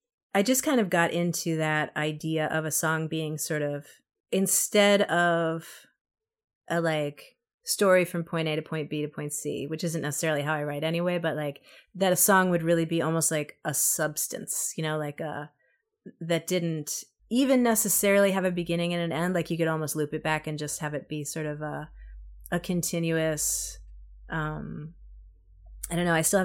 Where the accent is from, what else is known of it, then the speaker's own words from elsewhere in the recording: Brooklyn, New York, United States; I was such a city girl. And I'm from Brooklyn and I never wanted to leave Brooklyn.